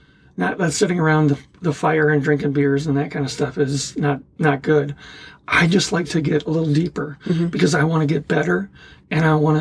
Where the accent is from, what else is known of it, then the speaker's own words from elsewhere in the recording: Green Bay, Wisconsin, United States; I'm from Green Bay, Wisconsin. That's a small town to me.